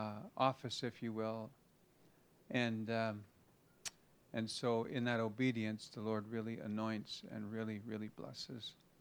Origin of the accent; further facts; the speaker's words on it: England, United Kingdom; Now, I'm English, and we were in places that there, honestly, there are people who cannot speak a word of English.